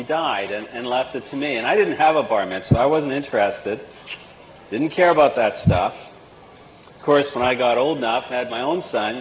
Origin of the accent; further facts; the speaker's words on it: Winnipeg, Manitoba, Canada; and I'm from Winnipeg.